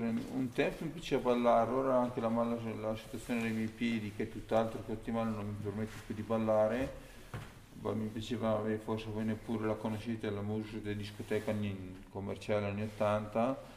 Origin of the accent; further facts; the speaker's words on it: Pieve di Bono-Prezzo, Trentino-Alto Adige, Italy; Sono di Pieve di Buonoprezzo, frazione Creto